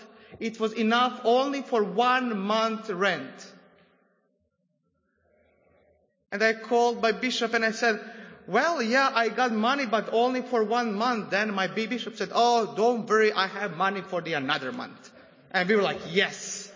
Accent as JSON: {"language": "English", "country": "Croatia", "second_language": "English", "said": "I come from Europe, from Croatia. That is a very small country."}